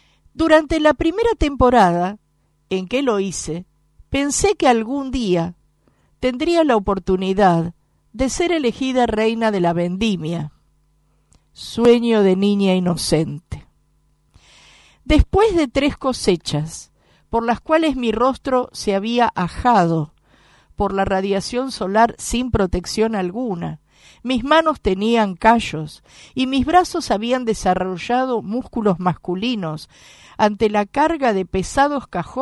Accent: Mendoza, Argentina; Soy mendocina, y habiendo pertenecido a una familia trabajadora, pero muy pobre

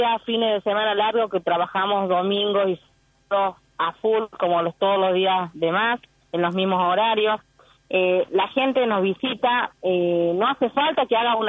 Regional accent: Argentina; Y somos argentinos, pero no conocemos nuestra Argentina.

